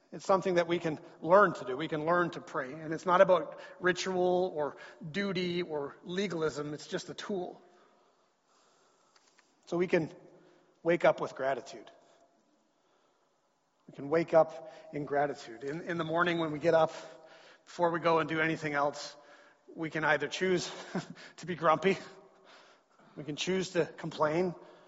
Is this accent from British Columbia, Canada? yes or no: yes; Creston, British Columbia, Canada; I feel like I was lied to as a child, because I grew up in Creston.